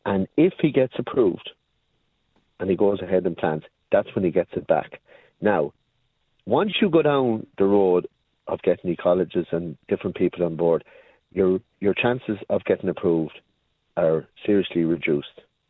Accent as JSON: {"language": "English", "region": "Leinster", "country": "Ireland", "said": "I'm from County Offaly originally, where the minister comes from"}